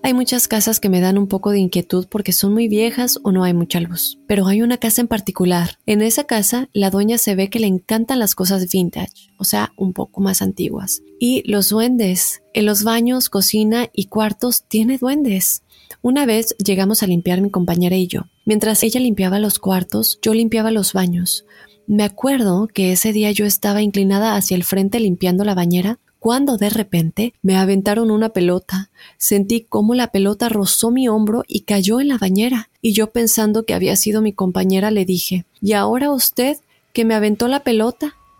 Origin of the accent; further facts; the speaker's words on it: Mexico; Yo viví toda mi niñez en México con mi mamá y dos hermanas.